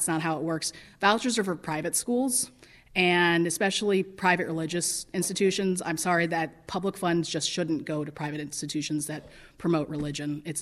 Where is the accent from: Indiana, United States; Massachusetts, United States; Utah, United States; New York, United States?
Indiana, United States; Gary; I grew up here in Gary, and I spent half my time out in Hammond. I'm a graduate of Gavitt High School. I went to Nobel over here in the Miller neighborhood